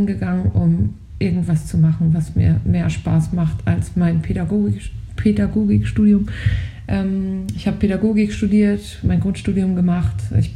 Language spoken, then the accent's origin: German; Lower Saxony, Germany; Ja, ich bin Ostfriesin.